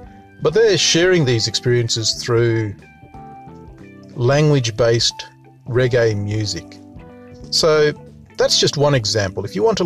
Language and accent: English; Western Desert, Australia; first language Ngalia; Now, I'm from the Western Desert speech communities, and we're lucky in that a lot of our Western Desert languages remain intact, although my particular language, Ngalia, we're down to about three speakers, myself and my brothers.